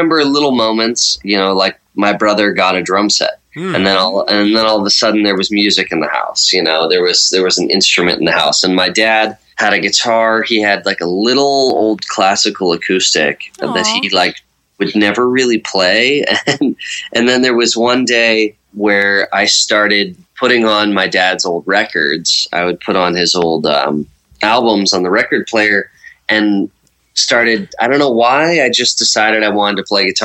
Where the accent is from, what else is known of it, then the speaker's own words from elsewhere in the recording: Boardman, Ohio, United States; So, I grew up in Boardman, Ohio, and... started playing drums first and then guitar.